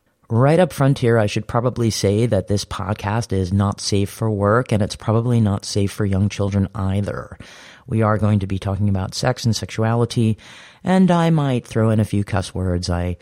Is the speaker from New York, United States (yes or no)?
yes; New York, United States; As a New Yorker, as a performer, I came into contact with very, very many gay friends and watched them suffer.